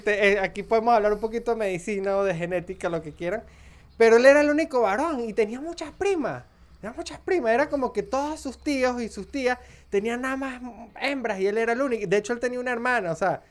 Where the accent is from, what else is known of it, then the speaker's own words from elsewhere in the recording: Mérida, Venezuela; yo vengo de Mérida, que es una ciudad donde el suéter es importantísimo tenerlo puesto.